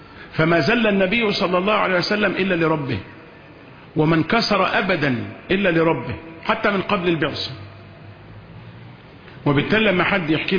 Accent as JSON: {"language": "Arabic", "country": "Egypt", "said": "وإحنا مصريين"}